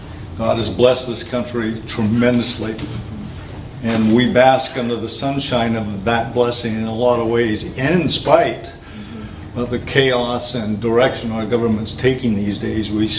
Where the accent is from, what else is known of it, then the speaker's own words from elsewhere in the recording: United States; I'm here as a representative of the United States. I'm an American.